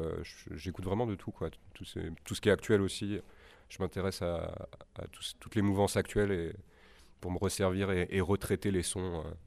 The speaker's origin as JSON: {"language": "French", "town": "Paris", "region": "Île-de-France", "country": "France", "lives_now": "Die, France", "said": "Je viens de Paris même, en fait. Je dois être un des rares Parisiens pure souche, même, je dirais, du 20e arrondissement de Ménilmontant."}